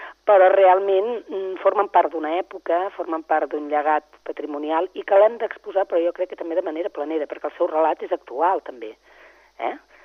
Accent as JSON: {"language": "Catalan", "town": "Reus", "region": "Catalonia", "country": "Spain", "said": "per exemple, jo que sóc reusenca"}